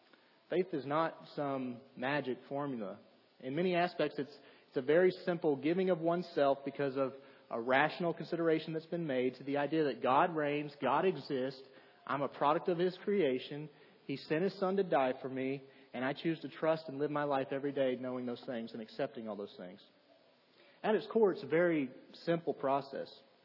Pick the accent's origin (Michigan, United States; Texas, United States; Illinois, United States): Texas, United States; Nacogdoches; I remember back growing up in the congregation in my hometown, and in Nacogdoches, Texas, it's a college town, and so the church there, every semester we probably had 30 or 40 college students attending with us there.